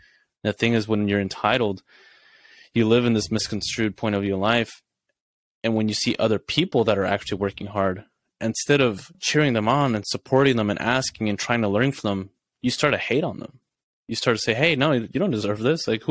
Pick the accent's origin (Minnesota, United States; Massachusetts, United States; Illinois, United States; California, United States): California, United States; Sonoma; growing up in Sonoma, we've met tons of people like that, honestly.